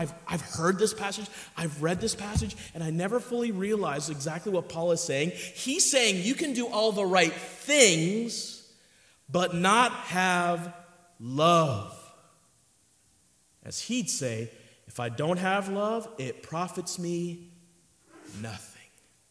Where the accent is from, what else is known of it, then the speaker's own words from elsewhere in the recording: India; Never understood that term, Indian style. I'm Indian. I never sat that way